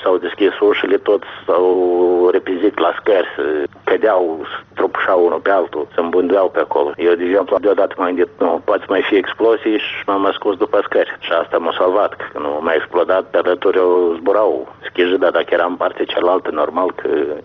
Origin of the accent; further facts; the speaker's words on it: Moldova; Mie îmi pare că noi, ca moldoveni, încă nu putem să ne arătăm dignitatea noastră, mândria noastră.